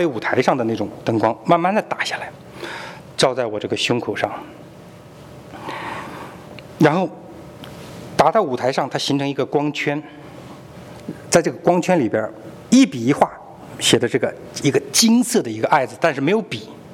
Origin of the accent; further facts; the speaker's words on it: China; 我们大陆人就叫战歌